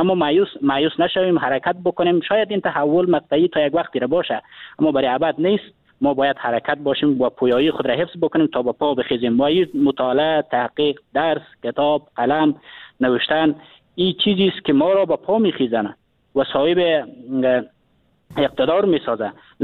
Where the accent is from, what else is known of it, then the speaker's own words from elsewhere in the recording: Afghanistan; به عنوان یک افغان، به عنوان یک جوان در وطن ما زندگی میکنیم